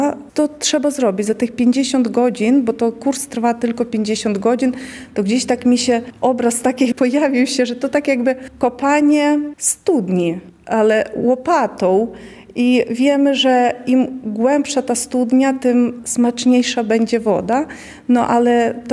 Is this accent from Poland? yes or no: no; Ukraine; moved away; ja jestem Ukraińcem, ja nie straciłem niczego, nawet jeżeli wyjechałem teraz do innego kraju, że ja wiem, kim jestem, wiem, skąd pochodzę, pamiętam nazwy moich miejscowości, potrafię napisać swoje imię, nazwisko, mogę rozmawiać w języku ukraińskim ze swoimi dziadkami